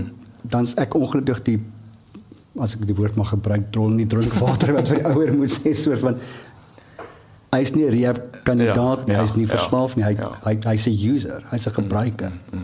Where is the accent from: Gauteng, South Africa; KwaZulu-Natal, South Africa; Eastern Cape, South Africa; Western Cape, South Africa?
Gauteng, South Africa; Johannesburg; ek het in Triomf groot geword in Johannesburg.